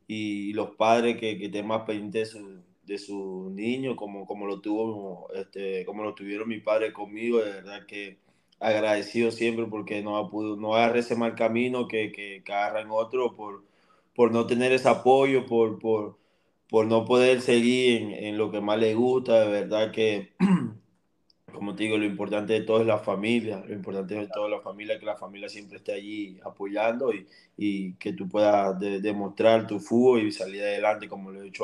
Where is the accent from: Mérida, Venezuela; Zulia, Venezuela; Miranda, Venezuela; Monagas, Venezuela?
Zulia, Venezuela; Maracaibo; born there; seguro porque ya me acostumbré o nací en Maracaibo, pero yo no comparo a Maracaibo con otra ciudad.